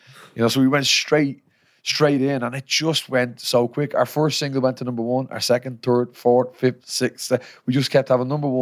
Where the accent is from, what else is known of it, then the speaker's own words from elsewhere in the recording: Dublin, Leinster, Ireland; I'm from Artane.